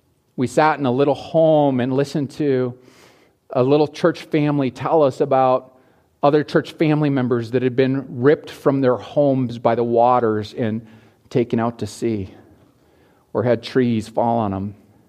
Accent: Montana, United States; You know, I grew up in Montana

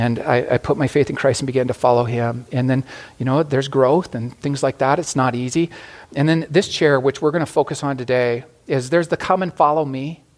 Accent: Glendive, Montana, United States; I grew up in Glendive, and at a little camp in eastern Montana, I heard for the first time what Jesus had done for me.

